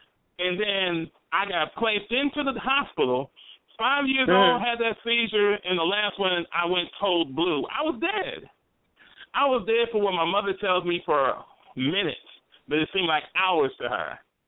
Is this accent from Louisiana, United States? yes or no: yes; Spring Hill, Louisiana, United States; I come from Spring Hill, Louisiana.